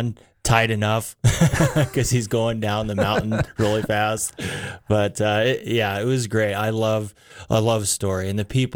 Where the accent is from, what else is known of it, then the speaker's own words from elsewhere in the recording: Story, United States; also born or lived in Buffalo; I'm originally from Story. I was born in Buffalo. My childhood roots are in Story. So Story is my home.